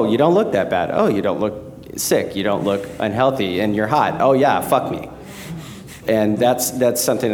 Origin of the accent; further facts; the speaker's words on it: Chicago, Illinois, United States; I'm from Chicago.